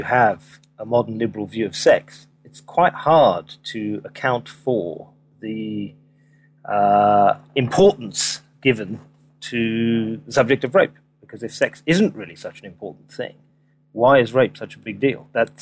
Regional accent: England, United Kingdom; now in London, United Kingdom; Yeah, well, I was born and brought up in England, and I still live in London.

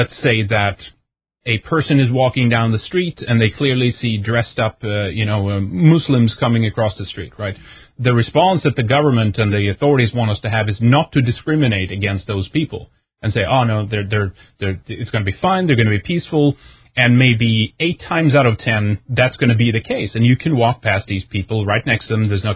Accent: Sweden; when I was young growing up in Sweden

